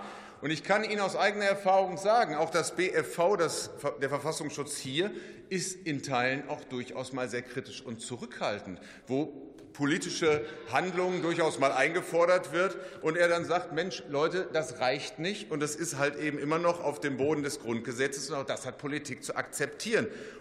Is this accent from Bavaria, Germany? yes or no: no; North Rhine-Westphalia, Germany; Ich komme aus dem Münsterland und das zeichnet sich durch ein starkes Ehrenamt aus.